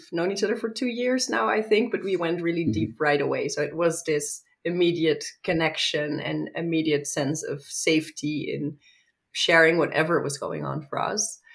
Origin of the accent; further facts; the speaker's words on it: Netherlands; come from a very non-religious background, so I have not been surrounded by rituals. I'm from the Netherlands. I didn't go to church.